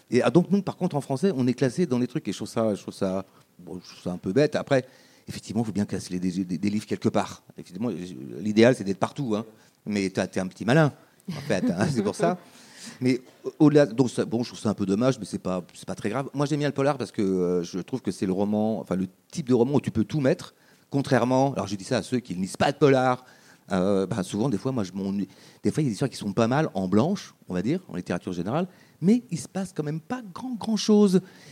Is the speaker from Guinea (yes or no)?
no; France; Parce que je suis français, de quel droit je parle